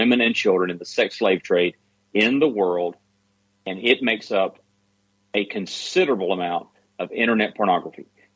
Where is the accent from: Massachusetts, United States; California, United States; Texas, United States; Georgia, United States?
Georgia, United States; I'm a redneck from South Georgia. Grew up in a mobile home park.